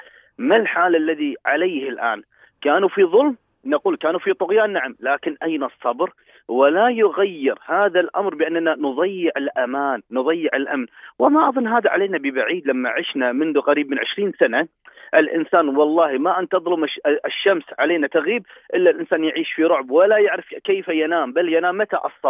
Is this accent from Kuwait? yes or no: yes; Kuwait; ونحن خاصة في الخليج أنا أقول، وتحديدا في بلدنا الكويت